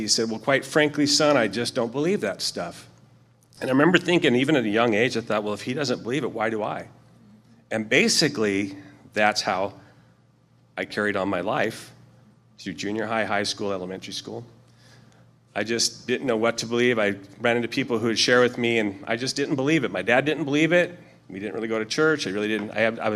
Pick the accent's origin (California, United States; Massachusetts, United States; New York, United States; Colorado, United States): California, United States; Riverside; now in Redlands, United States; I was born in Riverside. I was raised in Riverside, went to school there. I haven't gone far from that tree. As you can see, I live in Redlands now, but I did not grow up in a Christian home. My family was nominal Catholic